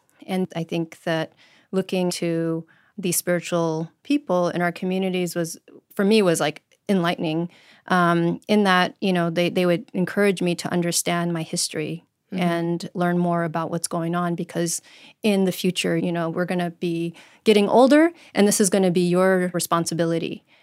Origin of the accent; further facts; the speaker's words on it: Arizona, United States; And so I grew up in Black Mesa region and went to school in dormitories, our boarding schools.